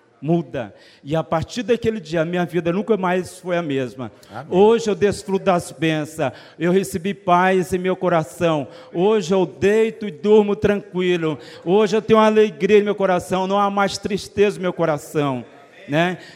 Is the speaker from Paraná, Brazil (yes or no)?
no; Silvanópolis, Tocantins, Brazil; eu sou de Silvanópolis, Tocantins.